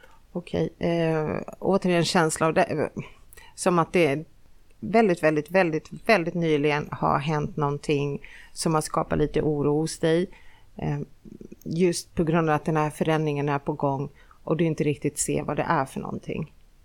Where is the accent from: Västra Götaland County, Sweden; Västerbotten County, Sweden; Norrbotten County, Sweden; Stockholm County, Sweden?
Stockholm County, Sweden; Stockholm; born there; Då blir inte jag svensk bara för att jag föddes på Sabbatsberg.